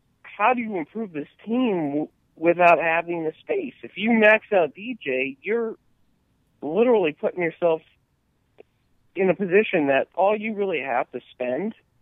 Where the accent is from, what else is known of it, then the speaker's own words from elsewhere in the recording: Philadelphia, Pennsylvania, United States; And, you know, you grew up in Jersey. I grew up in Philadelphia.